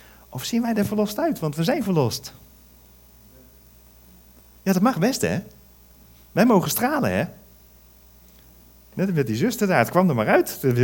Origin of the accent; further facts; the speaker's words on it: Amersfoort, Utrecht, Netherlands; Ik kom uit Amersfoort, dus ik ben een keientrekker, want Amersfoort is keistad.